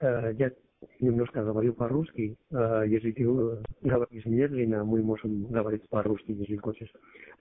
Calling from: Spain; я звонил из Испании.

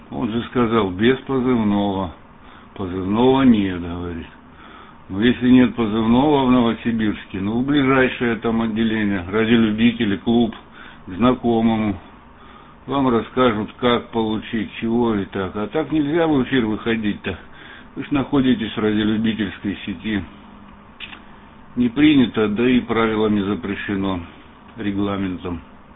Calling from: Antwerp, Flanders, Belgium; я сейчас работаю из Бельгии, бельгийским, ОН-6 ФМ. … Антверпен, север Бельгии, 40 километров на север от Брюсселя.

